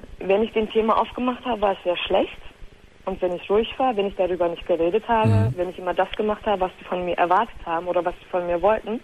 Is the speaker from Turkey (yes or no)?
yes; Turkey; Ich bin Türkin